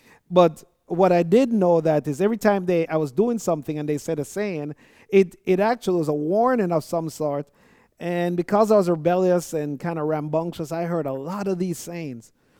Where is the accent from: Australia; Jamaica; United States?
Jamaica; And growing up, I'm Jamaican, as you guys know, or some of you know, I would hear a lot of these sayings.